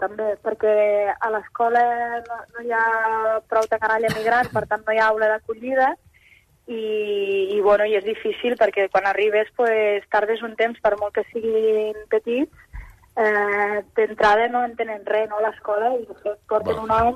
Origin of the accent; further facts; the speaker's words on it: Sudanell, Catalonia, Spain; Jo soc d'un poble de Lleida que diu Sudanell.